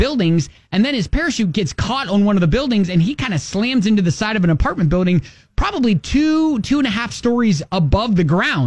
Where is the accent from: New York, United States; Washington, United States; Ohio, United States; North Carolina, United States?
Ohio, United States; Yeah, so this out of my home state of Ohio